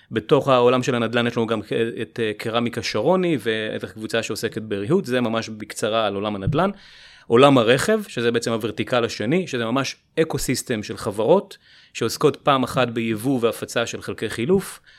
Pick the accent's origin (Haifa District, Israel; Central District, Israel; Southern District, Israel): Haifa District, Israel; Haifa; התחיל בילדות בחיפה, לא נתחיל להאריך יותר מדי שם, אבל גדלתי בחיפה.